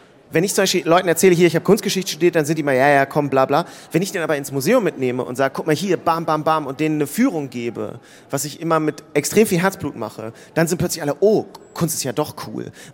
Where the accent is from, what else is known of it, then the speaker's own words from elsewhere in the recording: Hanover, Lower Saxony, Germany; ich komme aus Hannover